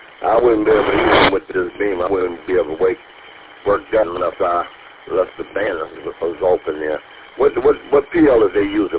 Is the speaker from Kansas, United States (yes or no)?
no; Detroit, Michigan, United States; Born and raised in Detroit, but never been, well, that far east.